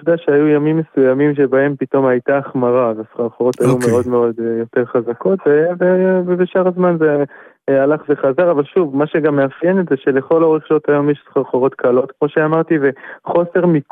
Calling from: Yavne, Central District, Israel

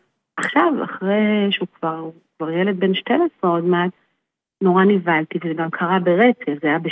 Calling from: Central District, Israel; שלום לך, אנחנו מהמרכז

